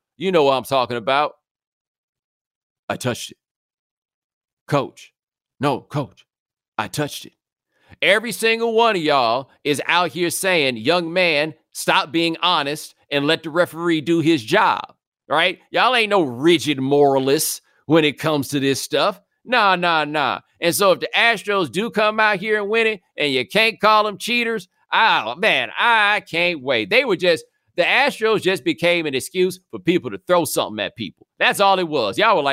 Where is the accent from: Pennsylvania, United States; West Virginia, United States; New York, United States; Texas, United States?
Texas, United States; Houston; Because I grew up in Houston, you know, and got the Atlanta thing.